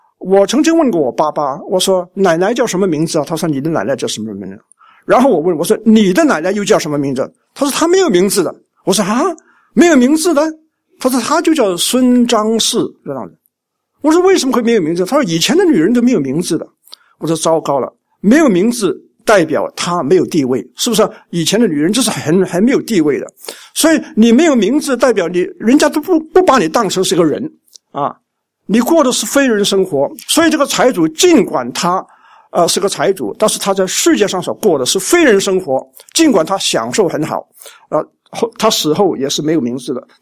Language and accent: Chinese; Shandong, China; 我自己在山东出生啊，我有一次回到我的乡下